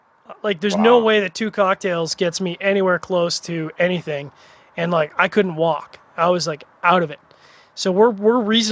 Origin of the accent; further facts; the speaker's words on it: Canada; Yeah, the portions were way too small. And I say that as a Canadian.